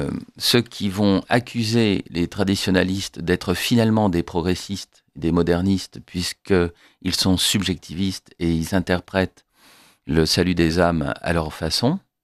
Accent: Paris, Île-de-France, France; born there; Je suis né à Paris en 1970, en pleine crise. J'ai été au catéchisme dans ma paroisse, à l'Immaculée Conception

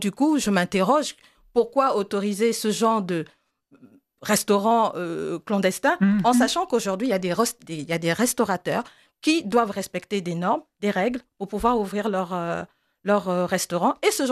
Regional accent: France; born there; Je suis née en France en tant que Française. Ma priorité reste évidemment la France.

